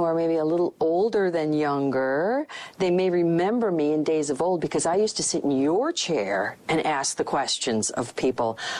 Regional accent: Eau Claire, Wisconsin, United States; And I grew up in Eau Claire. This is my hometown.

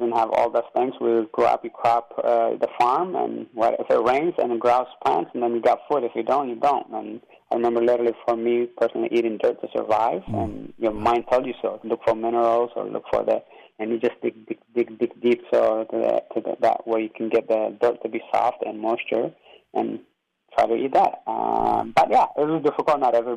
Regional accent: San Diego, California, United States; And growing up in San Diego was really nice.

